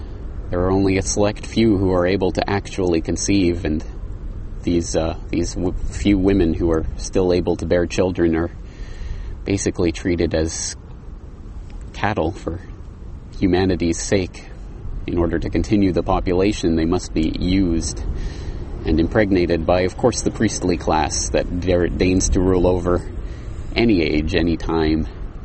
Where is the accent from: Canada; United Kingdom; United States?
Canada; Maybe I'm biased, being Canadian. Oh, maybe I should explain that. Canada, it's a region, a geographical region, but it's also a political entity in our day and age.